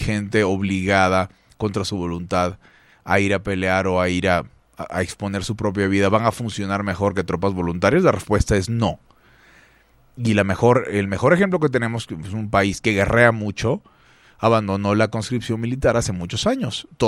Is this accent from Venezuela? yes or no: yes; Venezuela; born there; yo nací en Venezuela. Y habiendo nacido en Venezuela, muy temprano me enteré que existía la guerra.